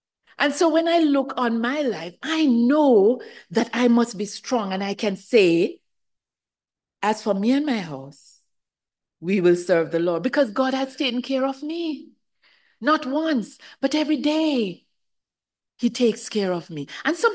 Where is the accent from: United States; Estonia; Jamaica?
Jamaica; As I said, I'm from Jamaica, and there are times in Jamaica where when it rains